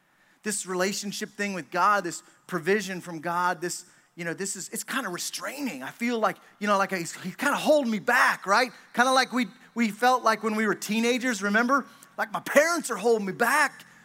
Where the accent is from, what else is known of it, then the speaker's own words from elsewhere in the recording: Pennsylvania, United States; When I was about 10 years old, I grew up in Pennsylvania, and my dad would actually like try to catch these alligator turtles.